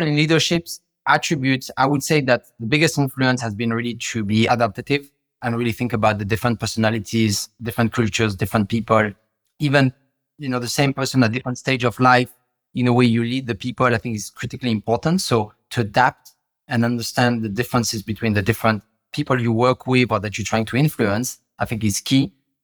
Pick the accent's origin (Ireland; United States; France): France; I grew up in France. I'm originally from Morocco, my family.